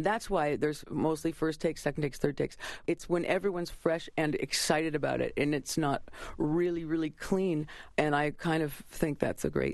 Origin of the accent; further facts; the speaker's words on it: the Maritimes, Canada; I'm from the Maritimes, and everyone there talks so fast.